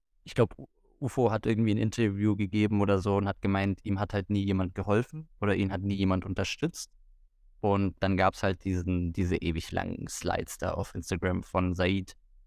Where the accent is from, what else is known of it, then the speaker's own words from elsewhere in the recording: Berlin, Germany; Wir sind halt Berliner, deswegen halten wir, also innerhalb Berlins wird nicht so krass zusammengehalten